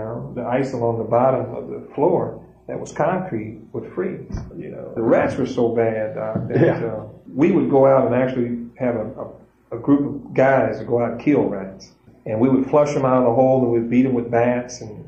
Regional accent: South Bend, Indiana, United States; I was born in South Bend, 1950, raised in an area that's called LaSalle Park, out at Beck's Lake.

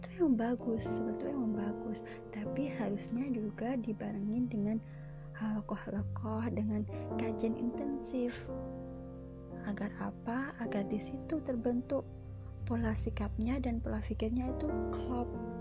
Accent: Java, Indonesia; Indonesian is a second language; karena saya orang Jawa, jadi beginilah ngomong bahasa Indonesia itu lidahnya ribet banget.

